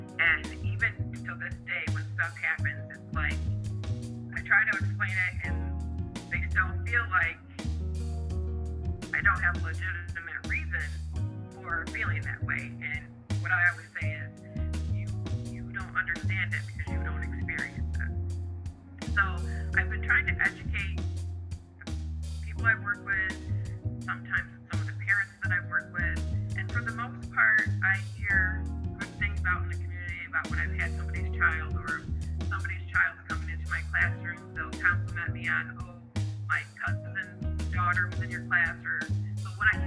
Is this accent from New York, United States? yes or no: yes; Friendship, New York, United States; now in Olean, United States; I grew up in Friendship with my mother. After I graduated high school, I moved to Olean to live with my father, went to college.